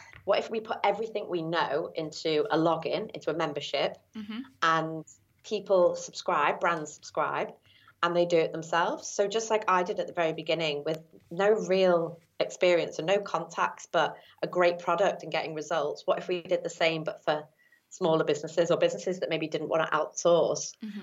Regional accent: Wirral, North West England, United Kingdom; accent: Scouse; I'm from the Wirral originally, near Liverpool. I had a very thick Scouse accent at this point

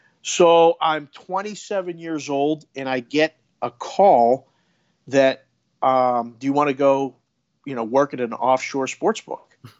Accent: Pittsburgh, Pennsylvania, United States; So I am from Pittsburgh originally and grew up immersed in sports.

